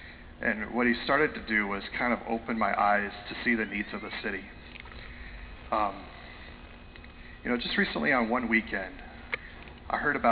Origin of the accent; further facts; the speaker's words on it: Texas, United States; born there; And by the way, I'll say y'all because I was born in Texas.